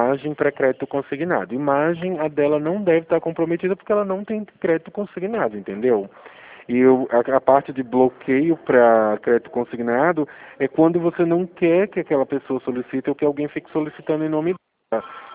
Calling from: Rio Claro, São Paulo, Brazil; Eu estou ligando, estou falando de Rio Claro, no interior de São Paulo.

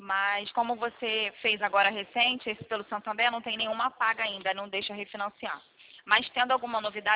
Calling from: Rio de Janeiro, Brazil; Eu falo daqui do Rio.

